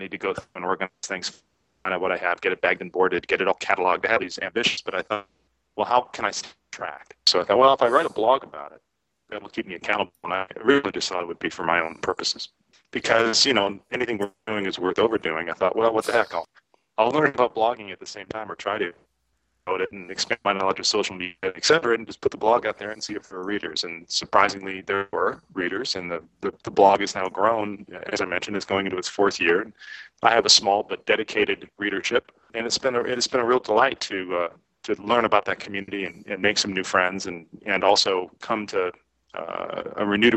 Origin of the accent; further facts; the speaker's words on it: Ireland; You know, I'm Irish. I can't shut up.